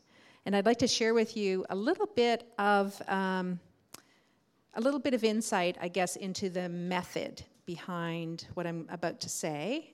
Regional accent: Appalachia, United States; I'm from Appalachia.

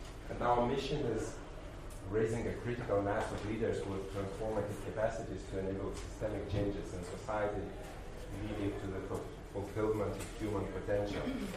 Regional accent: Lithuania; English is a second language; now in Ukraine; I'm coming from Lithuania, but now I live and work in Ukraine.

